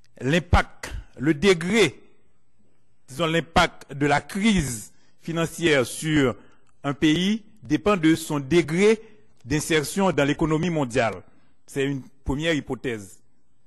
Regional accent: Haiti; En fait, je viens d'Haïti

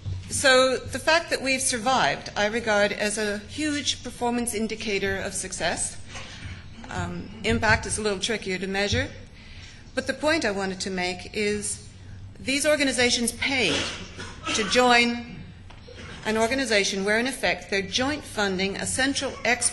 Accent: Alberta, Canada; now in United Kingdom; Alberta certainly is my home. And I've been in the UK a long time

